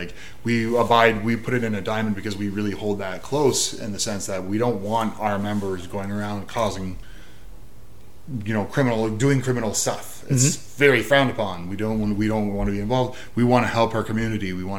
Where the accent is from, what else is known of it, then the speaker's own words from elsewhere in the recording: Canada; It's not like, us being Canadian.